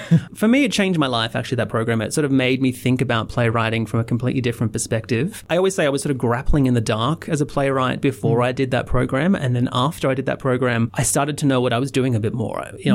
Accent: Brisbane, Queensland, Australia; moved away as an adult; now in Armidale, Australia; I'm originally from Brisbane, and I moved to Armidale about 6 years ago to teach here at UNE.

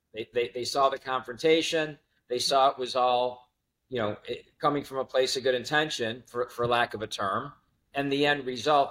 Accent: Buffalo, New York, United States; Lived in Vegas and I grew up in Buffalo, New York

